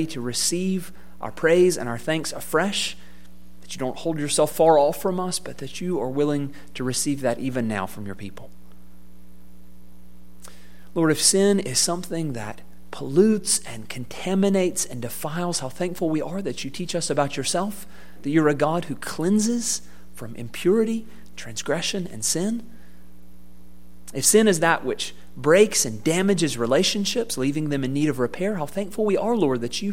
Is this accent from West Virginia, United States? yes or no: no; Georgia, United States; Even coached for a little while in my hometown in South Georgia.